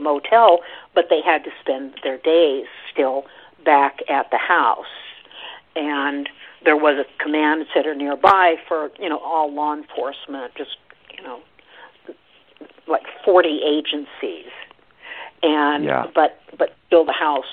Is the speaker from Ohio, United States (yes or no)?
no; Oregon, United States; I grew up in Oregon, so I'm kind of, you know, defend a little bit the fact that, yes, it's an Oregon story